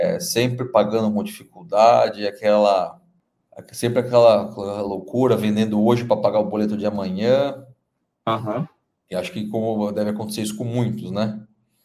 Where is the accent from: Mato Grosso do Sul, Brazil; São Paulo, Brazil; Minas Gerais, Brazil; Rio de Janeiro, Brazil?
São Paulo, Brazil; Itu; eu sou do interior de São Paulo, de Itu